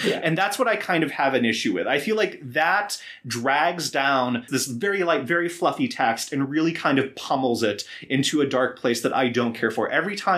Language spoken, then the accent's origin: English; New York, United States; now in California, United States; We're in California, but you're from Oklahoma and we're from New York, whatever.